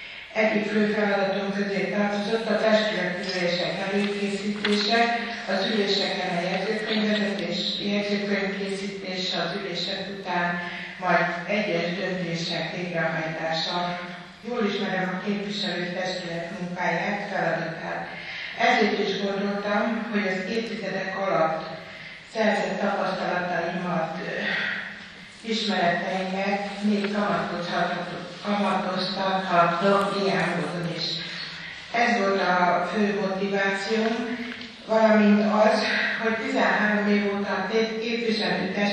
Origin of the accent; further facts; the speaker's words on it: Kardoskút, Békés, Hungary; Kardoskúton születtem, egész életemben Kardoskúton laktunk, jelenleg is így lakom férjemmel